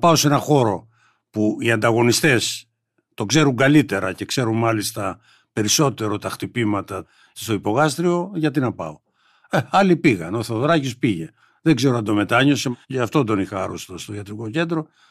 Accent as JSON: {"language": "Greek", "region": "North Aegean", "country": "Greece", "tie": "born or raised there", "said": "Εγώ είμαι από νησί, από την Ικαρία, γι' αυτό είπαμε προηγουμένως. Εκεί πήγα στο γυμνάσιο και ξέρω τα προβλήματα"}